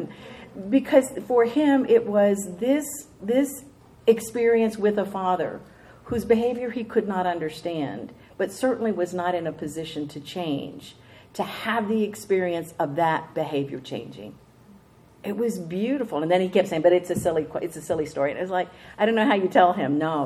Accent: El Paso, Texas, United States; they stayed in Juarez, which is just on the other side of where I grew up in El Paso.

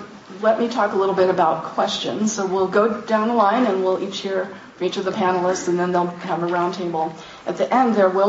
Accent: Philadelphia, Pennsylvania, United States; I'm from the Philadelphia area, so I kind of get this.

